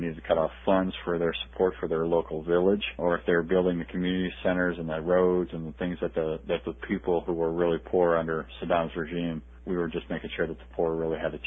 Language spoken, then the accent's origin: English; Arizona, United States; Well, I grew up in Arizona. Normal childhood. Came from a family of veterans.